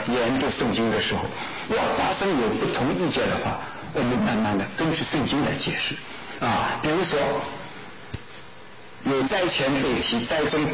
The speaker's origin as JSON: {"language": "Chinese", "country": "China", "moved": "yes", "said": "这个我们从中国过来的人都知道啊"}